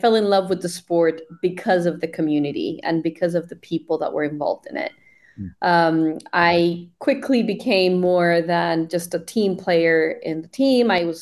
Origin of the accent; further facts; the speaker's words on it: Colombia; I moved back to Colombia after college. I'm originally from Colombia.